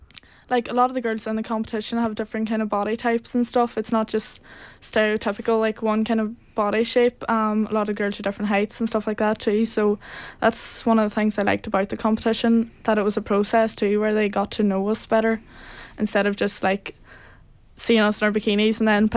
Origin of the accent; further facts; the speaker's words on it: Burnfoot, Ulster, Ireland; I'm 20 years old. I'm from Burnfoot. I went to the Irish primary and secondary school in Buncrana. So I'm fluent in Irish. I work in Derry